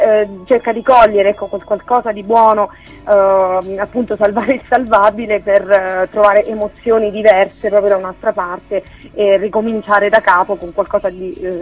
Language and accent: Italian; Abruzzo, Italy; Io sono della provincia di Teramo, quindi sono abruzzese e sto nella parte un po' più alta, verso, insomma, confine con le Marche.